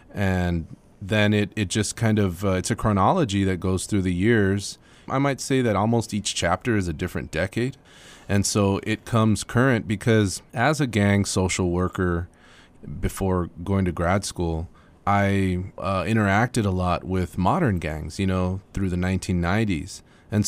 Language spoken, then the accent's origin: English; El Paso, Texas, United States; I grew up in El Paso in the Lower Valley. So I was familiar with that, environment and, you know, went to school with kids that were involved in gangs and stuff like that.